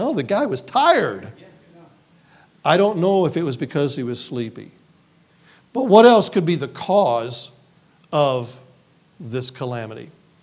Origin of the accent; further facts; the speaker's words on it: Evansville, Indiana, United States; But I'm from Evansville, Indiana. It's right there on the Kentucky border. We live 5 minutes from the Ohio River, and so we are closer to Nashville, Tennessee than we are to Indianapolis, Indiana, okay?